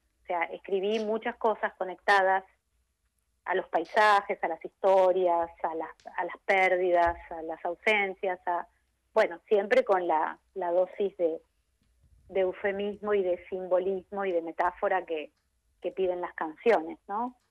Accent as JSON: {"language": "Spanish", "region": "Buenos Aires", "country": "Argentina", "said": "Pero tampoco fue fácil la osadía de cantar … por ejemplo, siendo porteña."}